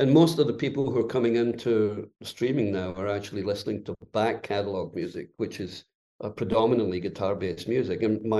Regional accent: Sedona, Arizona, United States; Sedona. And, you know, I'm probably in the office maybe 5 days out of the month, even though it's in my hometown.

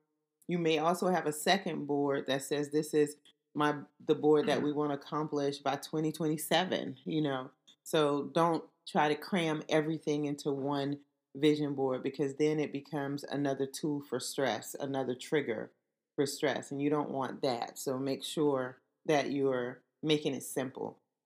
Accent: the South, United States; I'm from the South.

